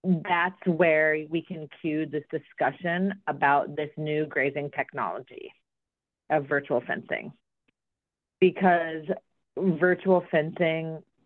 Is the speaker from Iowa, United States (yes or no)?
yes; Iowa, United States; but then I moved back to my home state of Iowa to work for a nonprofit called Practical Farmers of Iowa.